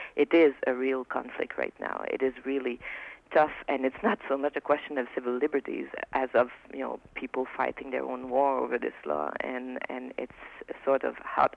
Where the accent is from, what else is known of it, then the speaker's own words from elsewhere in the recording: Quebec, Canada; first language French; English is a second language; I mean, English is my second language, of course, and I would like to speak two or three or four more languages, but French is my mother tongue, and that's true for 6 million of Quebecers.